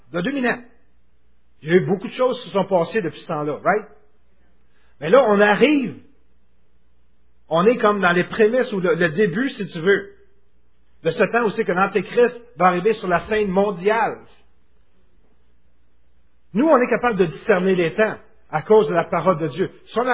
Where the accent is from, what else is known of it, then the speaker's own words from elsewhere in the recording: Quebec, Canada; Que je peux dire ça, je suis québécois.